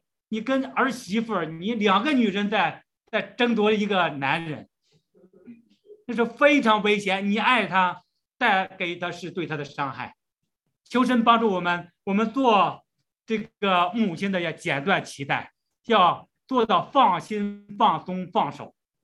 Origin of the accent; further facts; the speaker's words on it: China; 特别是我们从大陆过来的姐妹